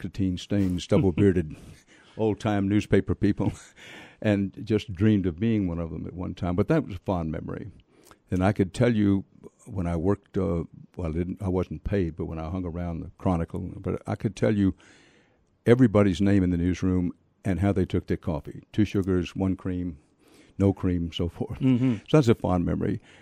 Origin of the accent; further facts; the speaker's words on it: Houston, Texas, United States; also born or lived in Wharton, Texas; I was born in Wharton, Texas, but I grew up on the outskirts of Houston, went to Houston Public Schools.